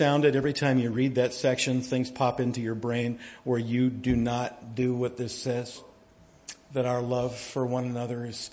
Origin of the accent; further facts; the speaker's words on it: England, United Kingdom; Well, you might not be English. I'm from the English.